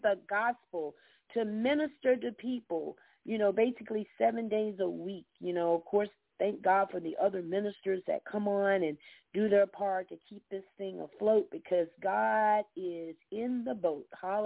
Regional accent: Georgia, United States; If you're just tuning in … from Southeast Georgia.

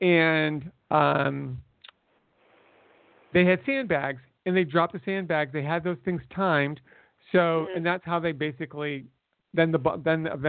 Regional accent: United States; But I like it when the American wins. I'm an American. But I'm pretty much, you know, not a flag-waving American, and I never really was.

